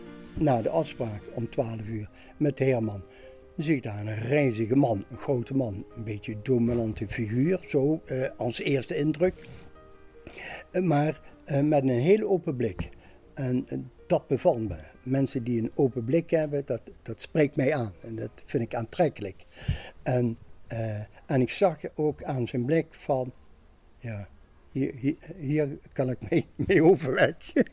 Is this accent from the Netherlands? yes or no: yes; Maastricht, Limburg, Netherlands; Ik kom uit Maastricht.